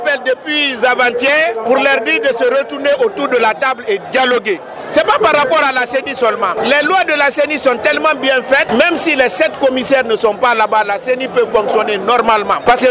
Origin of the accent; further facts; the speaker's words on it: Guinea; Mais puisque nous sommes tous des Guinéens, nous nous battons pour le progrès de la Guinée.